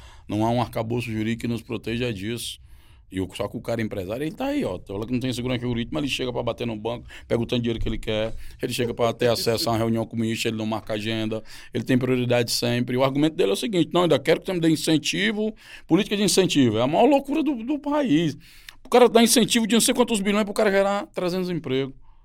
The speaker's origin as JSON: {"language": "Portuguese", "region": "Northeast Region", "country": "Brazil", "said": "eu sou da cidade do Nordeste, as beira-mar são reformadas o tempo todo"}